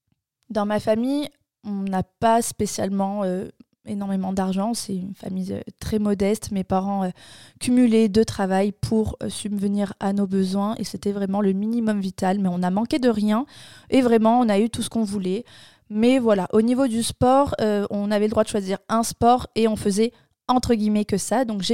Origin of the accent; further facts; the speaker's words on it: Bordeaux, Nouvelle-Aquitaine, France; moved away as an adult; also born or lived in Mérignac; Je suis une bordelaise de base, j'y ai vécu jusqu'à mes 24 ans. J'ai deux frères, j'ai des parents qui sont toujours ensemble, qui sont mariés. J'ai vécu jusqu'à mes 13 ans dans une cité. À Mérignac